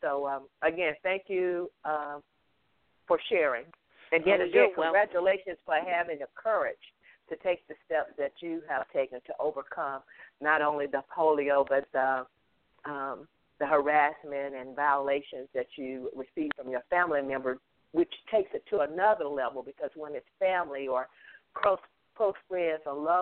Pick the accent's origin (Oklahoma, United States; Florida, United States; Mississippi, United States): Mississippi, United States; You know, I'm from Mississippi, and so many times I've seen over and over where families don't even have insurance to bury their loved ones.